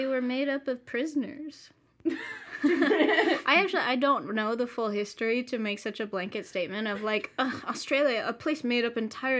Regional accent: Canada; I am from Canada.

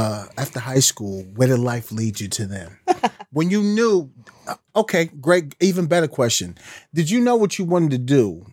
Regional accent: New York, United States; I'm New York. I'm Jets all day.

